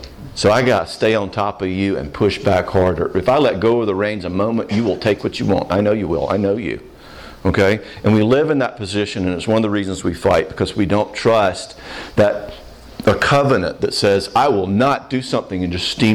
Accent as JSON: {"language": "English", "region": "the South", "country": "United States", "said": "we had three girls and we're from the South, which means we did Christmas card pictures."}